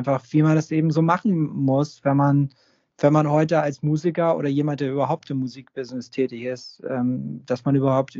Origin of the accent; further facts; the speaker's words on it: Hamburg, Germany; ich bin ja sozusagen am Großneumarkt groß geworden, wenn man so will. Und das ist im Portugiesenviertel.